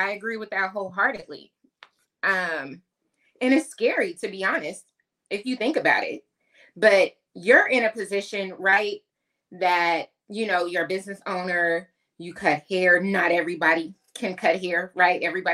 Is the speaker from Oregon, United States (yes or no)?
yes; Portland, Oregon, United States; I always thank my old beautician from my hometown in Portland, Oregon.